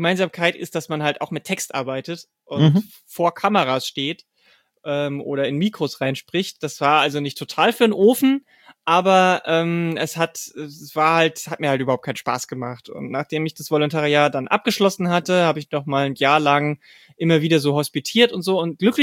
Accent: Bavaria, Germany; Wir sind ganz, ganz im Südosten. Ich bin in Niederbayern aufgewachsen.

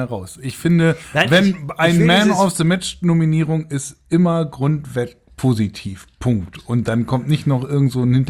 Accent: Hanover, Lower Saxony, Germany; als Hannoveraner hat man zurzeit wenig zu lachen

